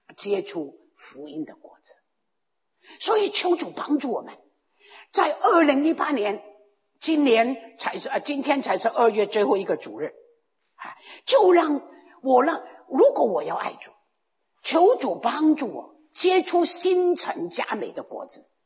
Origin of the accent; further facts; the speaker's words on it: Guangdong, China; 我们是广东人啊，广东人就知道哪一样东西是最重要的